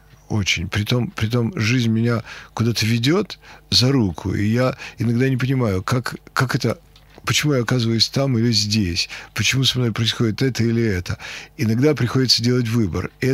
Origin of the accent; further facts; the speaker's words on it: Moscow, Russia; moved away as an adult; Я стеснялся, что я из Москвы.